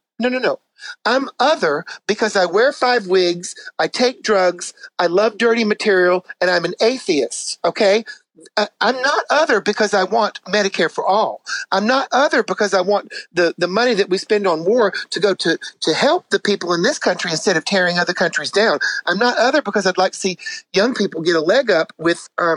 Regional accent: Tennessee, United States; but I'm from Tennessee. And, you know, down there they are.

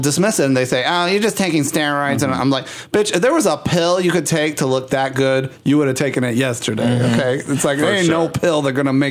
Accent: Houston, Texas, United States; interesting watching the footage for me, because this is our places that I grew up in. This is like my hometown.

